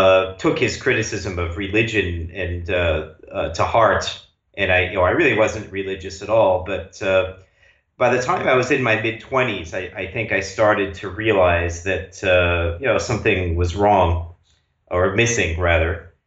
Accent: New York, United States; moved away as an adult; also born or lived in Ann Arbor, Michigan / India; now in Budapest, Hungary; And I'm American. I grew up in New York, and then I was living in Ann Arbor, Michigan for many years before I eventually moved to India to do first ITP and then later Arctos.

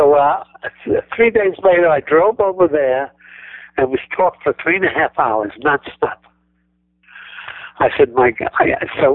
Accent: New York City, New York, United States; She said, you're not from Buffalo, are you? I said, no, I'm from New York City.

